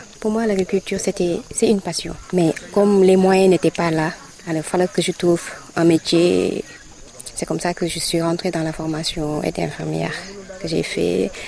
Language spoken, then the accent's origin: French; Sébikotan, Dakar, Senegal; Oui, je suis de Sébikotan. Et ce qui fait la particularité de ma ville, c'est que avant, c'était, il y avait beaucoup d'arbres fruitiers.